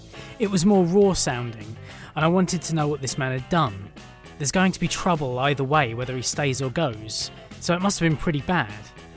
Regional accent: United Kingdom; Now, because I'm British

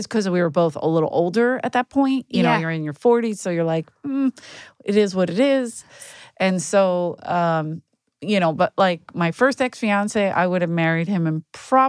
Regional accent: Philadelphia, Pennsylvania, United States; I'm from South Philadelphia.

